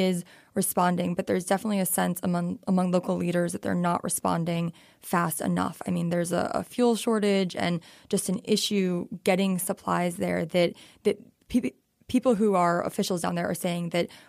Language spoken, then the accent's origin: English; Connecticut, United States; I grew up in Connecticut, so I'd never really seen a bad storm like this.